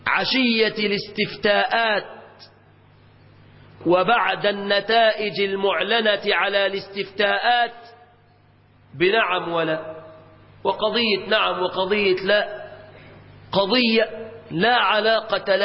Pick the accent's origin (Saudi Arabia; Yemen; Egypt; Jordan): Egypt; فتحت بلادنا مصر وكانت